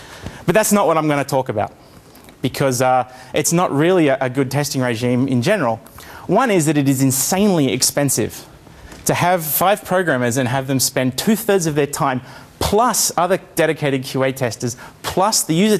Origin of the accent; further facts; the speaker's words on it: Australia; I'm from Australia. This is the easiest way to just think of it. The details don't really matter, except I come from round about there. It's about 800 kilometres from Sydney, so it's relatively close to the capital.